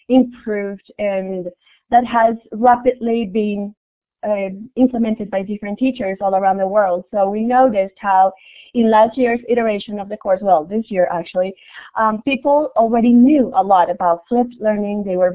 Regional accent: Bogotá, Bogotá Capital District, Colombia; from Bogota, Colombia.

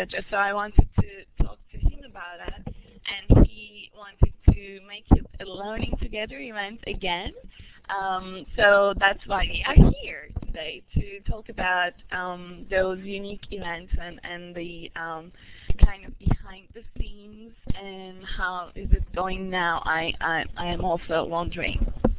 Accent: Turkey; moved away as an adult; now in United States; I am originally from Turkey, but right now, for about 5 years almost, I've been living in the States doing my PhD studies.

